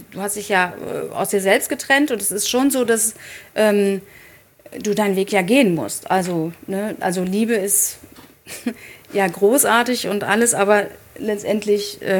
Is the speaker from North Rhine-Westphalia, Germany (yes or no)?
yes; Dortmund, North Rhine-Westphalia, Germany; Und ich bin in Dortmund aufgewachsen, ich bin wenig weg gewesen